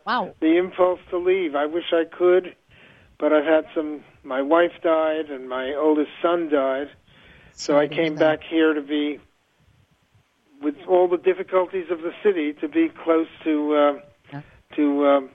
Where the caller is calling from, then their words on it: New York City, New York, United States; also born or lived in Woodstock; Oh, I'm calling from New York City, Karen. Yes, right in the middle of it. But I have lived in Woodstock, New York, for the previous 20 years.